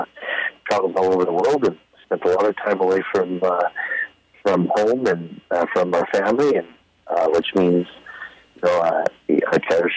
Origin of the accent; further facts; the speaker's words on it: Prince George, British Columbia, Canada; also born or lived in Williams Lake; Both my wife and I grew up both in Prince George and Williams Lake, and my wife's family almost 200 years in Williams Lake.